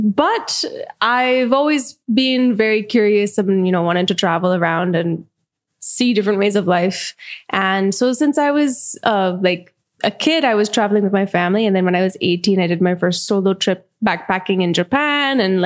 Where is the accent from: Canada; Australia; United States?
Canada; Vancouver, British Columbia; I've been born and raised in Vancouver, Canada, and in the same house that I was born in. My mother still lives there.